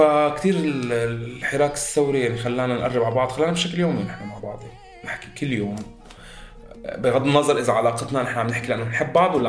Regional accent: Syria; ما فينا تاخد فيزا كسوري،

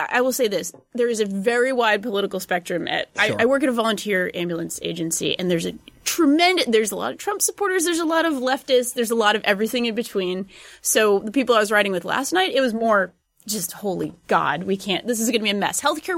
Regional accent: Rhode Island, United States; I'm from Rhode Island. So give it to me in Rhode Island terms.

